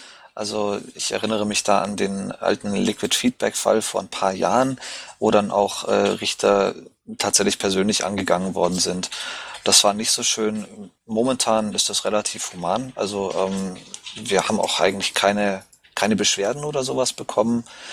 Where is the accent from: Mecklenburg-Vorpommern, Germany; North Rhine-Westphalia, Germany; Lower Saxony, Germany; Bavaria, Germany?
Bavaria, Germany; moved away as an adult; now in United Kingdom; Ich komme zwar aus Bayern und ich stehe auch auf Papier im Landesverband Bayern als Mitglied drin. Ich lebe aber und arbeite im Ausland. Also ich mache hier meinen Doktor in Biochemie in England.